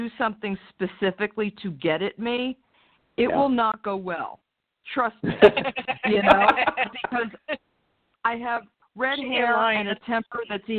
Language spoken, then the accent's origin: English; New York, United States; No, we're in North Carolina. I'm from New York